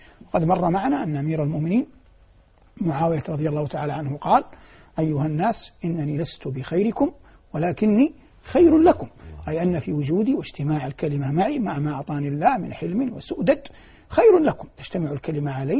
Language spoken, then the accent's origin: Arabic; Saudi Arabia; ونحن مثلا في بلادنا المملكة العربية السعودية حرصها الله